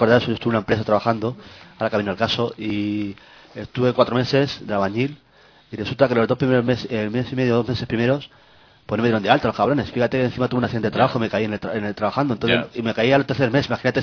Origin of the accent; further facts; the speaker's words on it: Spain; Pues yo particularmente pienso que como español